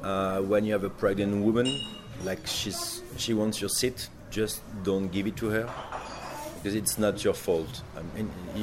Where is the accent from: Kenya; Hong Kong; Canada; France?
France; Bordeaux, Nouvelle-Aquitaine; now in Paris, France; I'm from Bordeaux, the southwest of France, and there it's very easy life and quiet, relaxing.